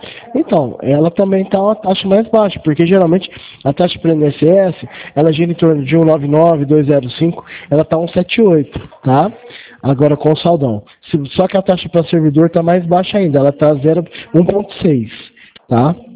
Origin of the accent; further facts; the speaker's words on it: Franca, São Paulo, Brazil; Eu sou de Franca, tá?